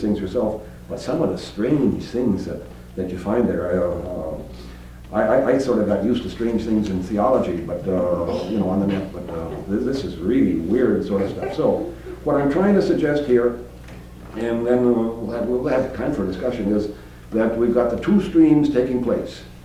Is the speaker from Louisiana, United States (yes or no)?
no; Kenyon, Minnesota, United States; I grew up in Kenyon, Minnesota. There are 8 Norwegian Lutheran churches within 10 miles.